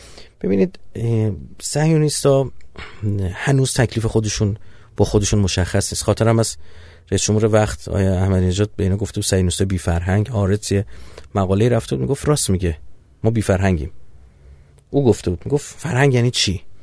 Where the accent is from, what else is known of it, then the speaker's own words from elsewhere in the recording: Iran; آیا ما چون ایرانی هستیم